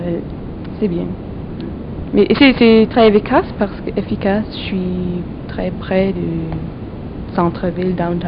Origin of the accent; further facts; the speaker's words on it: England, United Kingdom; French is a second language; Pendant que chez nous en Angleterre, c'est les antiquités qui sont plus respectées.